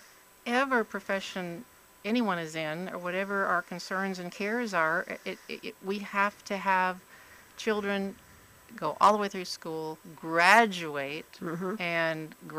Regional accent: Minnesota, United States; And even though I grew up in Minnesota, it still gets cold here to me.

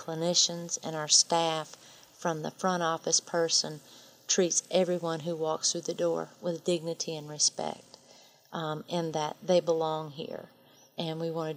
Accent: Greenwood, Tennessee, United States; I grew up here in Greenwood and lived on a farm.

